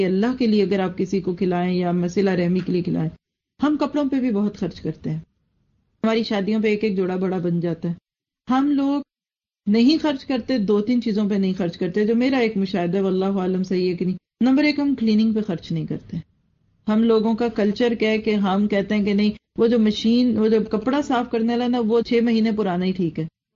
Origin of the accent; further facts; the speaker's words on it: Pakistan; میں خود بھی پاکستانی ہوں